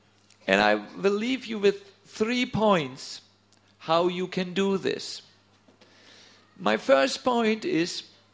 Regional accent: Northern Germany, Germany; I must admit to you, I'm from North Germany. almost it's a land of ice and snow.

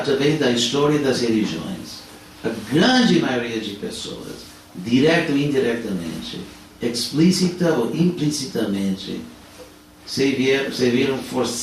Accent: Los Angeles, California, United States; now in Brazil; na minha cidade natal, Los Angeles

